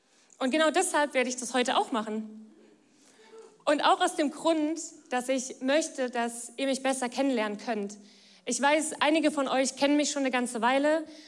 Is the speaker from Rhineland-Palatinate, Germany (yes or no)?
yes; Rhineland-Palatinate, Germany; Ich komme eigentlich gar nicht aus dieser Region. Ich komme eigentlich aus Rheinland-Pfalz, aus dem Westerwald.